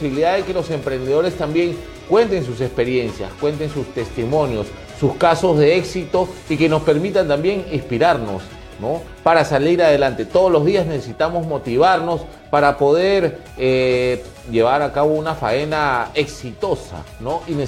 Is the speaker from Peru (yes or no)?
yes; Peru; La única forma de salir adelante como peruanos es uniéndonos todos juntos.